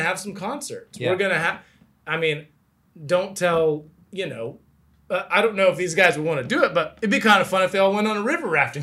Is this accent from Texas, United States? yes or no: yes; Dallas, Texas, United States; I was like, you know, I'm from Dallas.